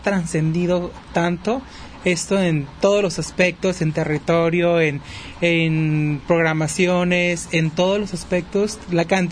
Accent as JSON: {"language": "Spanish", "town": "Tomatlán", "region": "Jalisco", "country": "Mexico", "said": "Pues, obviamente, soy del municipio de Tomatlán."}